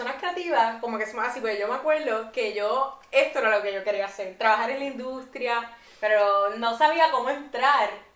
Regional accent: Cupey, Puerto Rico; Y tú sabes que yo soy de Cupay también.

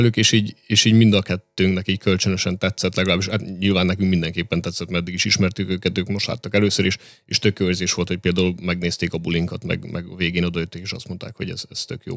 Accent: Eger, Heves, Hungary; én legalábbis ezt látom Egriként.

